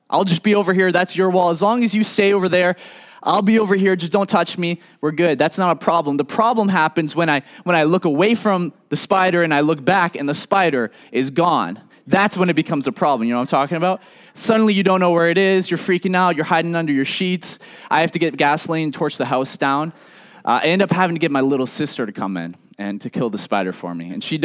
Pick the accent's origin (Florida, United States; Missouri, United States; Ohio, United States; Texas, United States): Florida, United States; I didn't grow up here. I grew up in Florida.